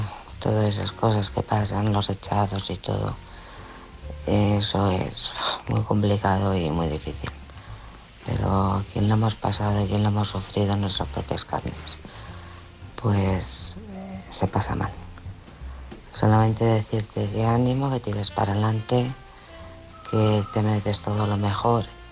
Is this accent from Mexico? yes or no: no; Alcorcón, Community of Madrid, Spain; de Alcorcón.